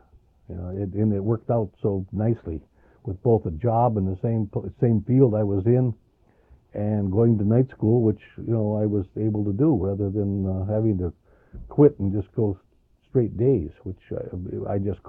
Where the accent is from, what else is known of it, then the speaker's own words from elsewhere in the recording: Minnesota, United States; their business was right there in the, what we call the Iron Range, I chose to go right back to my hometown.